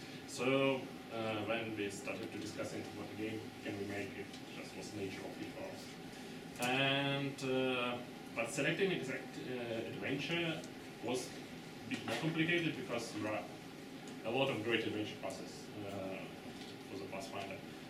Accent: Russia; English is a second language; I'm from Russia, and when I was studying in Moscow one time ago, the computers was a rare commodity in Russia.

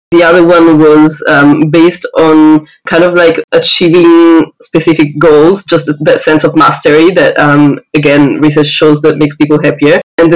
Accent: Rome, Lazio, Italy; English is a second language; moved away as an adult; also born or lived in New Zealand; I am from Rome, Italy.

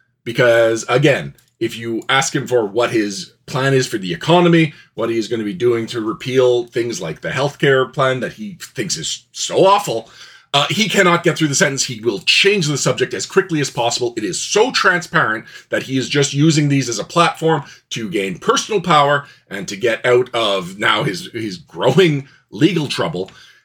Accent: Canada; I'm baffled, quite frankly, as a Canadian looking

